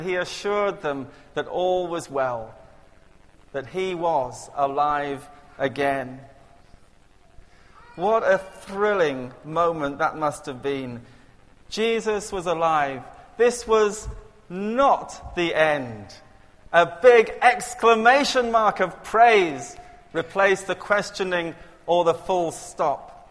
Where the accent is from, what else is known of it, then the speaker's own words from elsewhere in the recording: Colwyn Bay, Wales, United Kingdom; coming back to my hometown in Colwyn Bay